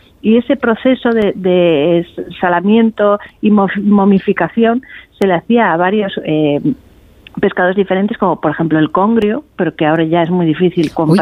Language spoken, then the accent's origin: Spanish; Bilbao, Basque Country, Spain; yo soy de Bilbao y que los vascos se supone que descubrimos América antes que Cristóbal Colón